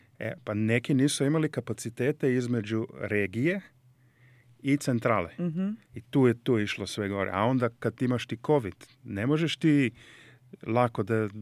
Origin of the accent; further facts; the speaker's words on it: Slovenia; kod nas u Sloveniji iskazalo se da smo dosta rezilijentni